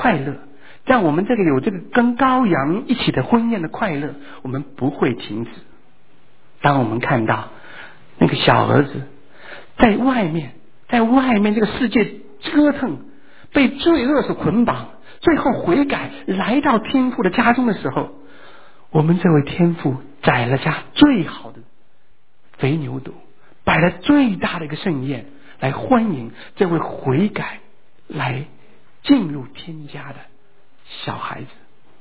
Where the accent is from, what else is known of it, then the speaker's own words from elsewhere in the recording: China; 我们说我们中国人很喜欢吃